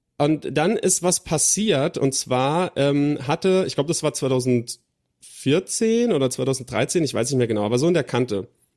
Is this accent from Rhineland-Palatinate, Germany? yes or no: yes; Rhineland-Palatinate, Germany; ich komme aus der Nähe von Kaiserslautern